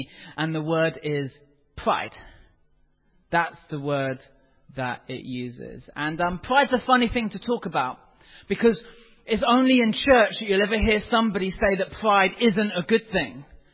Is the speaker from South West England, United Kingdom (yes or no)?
yes; South West England, United Kingdom; born there; moved away; I'm obviously not from here originally. I was born down in Cornwall